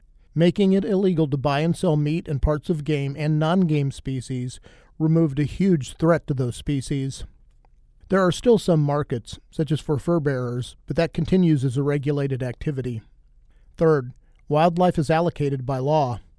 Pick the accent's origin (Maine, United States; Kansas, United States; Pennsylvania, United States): Kansas, United States; In my home state of Kansas, in my youth, white-tailed deer were not very numerous